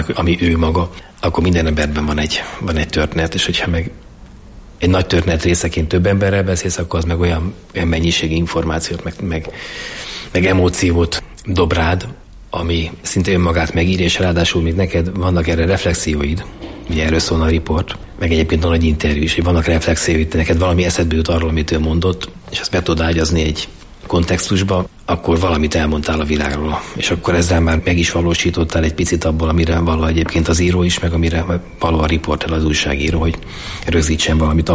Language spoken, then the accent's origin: Hungarian; Budapest, Hungary; a Ferencvárosi rendezőpályaudvar, az ország legnagyobb pályaudvara volt. A Fradi másképpen, itt nőttem föl, jártam középiskolában.